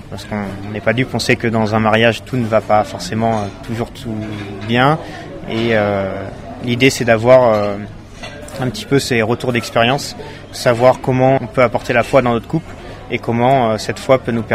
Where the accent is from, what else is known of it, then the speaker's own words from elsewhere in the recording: Angers, Pays de la Loire, France; now in Pau, France; je suis à Pau depuis 2020, je suis originaire d'Angers, j'ai 31 ans